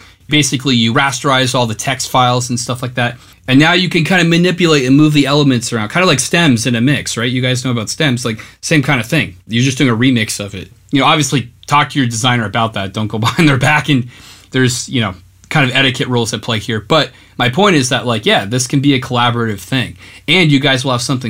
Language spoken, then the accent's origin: English; Jamaica, Vermont, United States; now in New York, United States; Just for a bit of context, I grew up in Southern Vermont my whole life. Shout out Jamaica, Vermont.